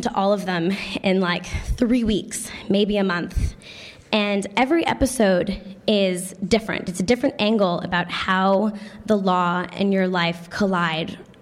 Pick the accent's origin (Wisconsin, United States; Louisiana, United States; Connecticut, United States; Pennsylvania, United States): Connecticut, United States; Meanwhile, I grew up in Connecticut at 12 years old.